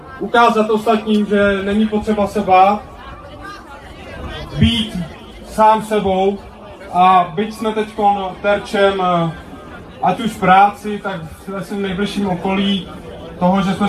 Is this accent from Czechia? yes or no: yes; Ústí nad Labem, Ústí nad Labem Region, Czechia; Asi většina z nás už ví, odkud jsem z Ústí nad Labem, jak jsem říkal.